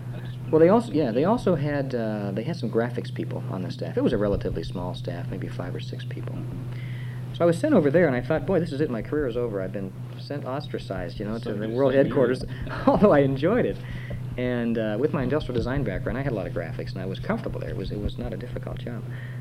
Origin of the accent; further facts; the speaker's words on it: United States; And as an American.